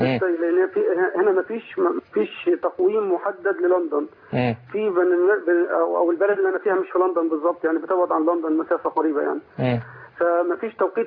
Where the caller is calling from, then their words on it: England, United Kingdom; بس أنا بكلم حضرتك من إنجلترا